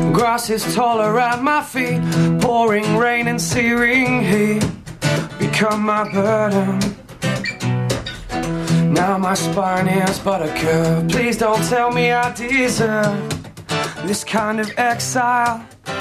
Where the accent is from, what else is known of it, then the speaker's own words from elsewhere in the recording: Canberra, Australian Capital Territory, Australia; Yeah, I grew up in Canberra.